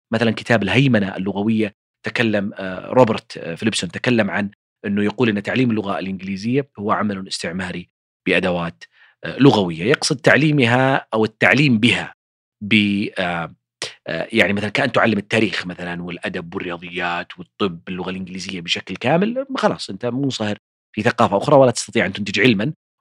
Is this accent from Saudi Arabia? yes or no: yes; Saudi Arabia; المملكة عندنا في المملكة العربية السعودية